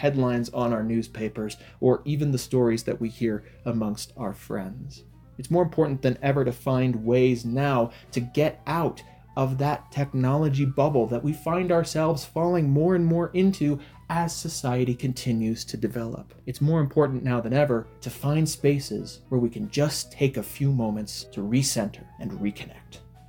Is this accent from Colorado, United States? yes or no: yes; Colorado, United States; we would actually go out and walk the trails of my home state of Colorado.